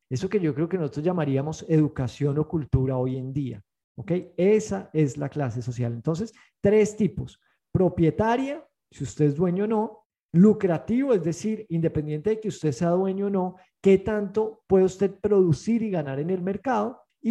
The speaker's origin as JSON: {"language": "Spanish", "country": "Colombia", "said": "en mi país, en Colombia"}